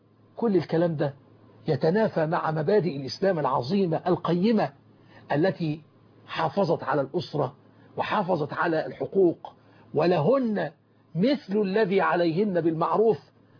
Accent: Egypt; وأن يجعل بلدنا مصر أمنا أمانا سخاء رخاء

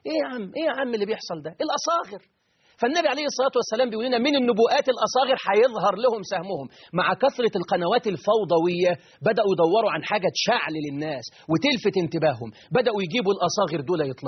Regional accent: Egypt; عندنا في مصر بيقولوا اللي يرفس النعمة تزول عنه تروح منه.

